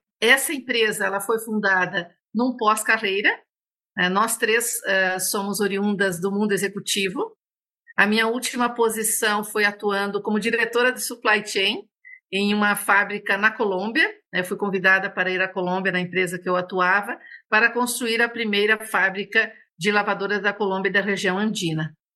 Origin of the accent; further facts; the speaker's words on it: Esmeralda, Rio Grande do Sul, Brazil; moved away; Ah, eu sou gaúcha de Esmeralda, mas saí de lá faz muitos anos.